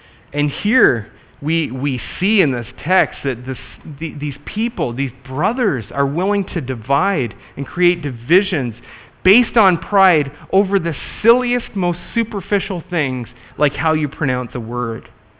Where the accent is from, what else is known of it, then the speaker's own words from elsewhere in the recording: Canada; Now, being Canadian, I am particularly sensitive to these verses because I know how it is.